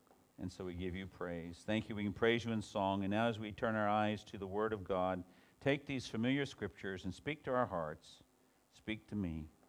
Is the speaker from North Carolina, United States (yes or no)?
yes; North Carolina, United States; I'm from North Carolina, but next door neighbor is South Carolina.